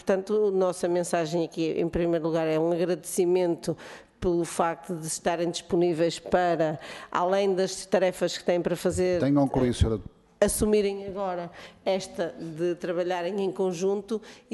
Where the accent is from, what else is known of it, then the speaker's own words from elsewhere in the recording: Porto, Portugal; não só em Lisboa e Porto, eu sou do Porto e penso que no Porto já há serviços